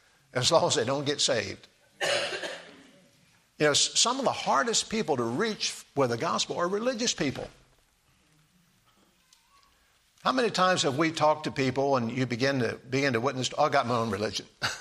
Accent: Delaware, United States; now we weren't in the same church because she was from Maryland, I'm from Delaware

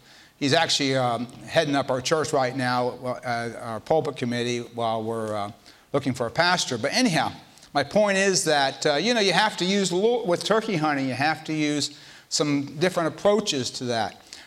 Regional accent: Miami, Florida, United States; moved away as an adult; I'm from Florida originally. I think a lot of you know that. Grew up there. Until I went into the Navy. We lived in Miami when I was a child. We went to the Florida Keys

